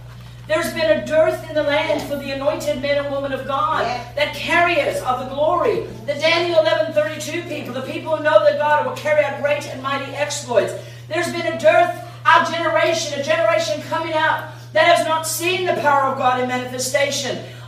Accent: South Africa; I'm South African. So I tell everybody I'm a black albino because nobody can believe I come from Africa and I'm white.

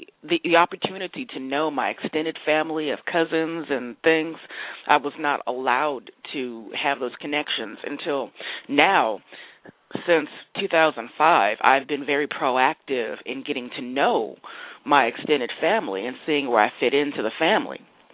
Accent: Los Angeles, California, United States; because I'm from Los Angeles, and my story is, unfortunately, my parents were a murder-suicide when I was 5 years old.

